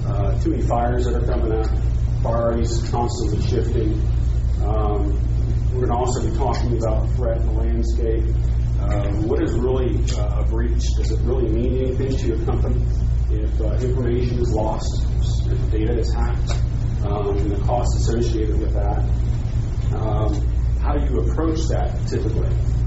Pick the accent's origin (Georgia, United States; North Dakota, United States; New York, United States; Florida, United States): Florida, United States; I'm from Florida. I was born and raised there.